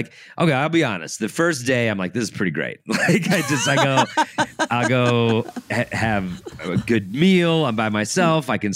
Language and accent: English; Denver, Colorado, United States; Yeah, I'm born and raised in Denver. I lived a bunch of other places, but I kept coming back.